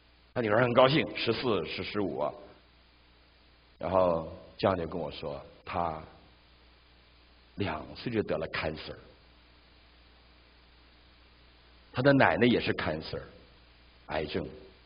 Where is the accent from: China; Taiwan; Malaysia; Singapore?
China; now in United States; 你从中国来，我从中国来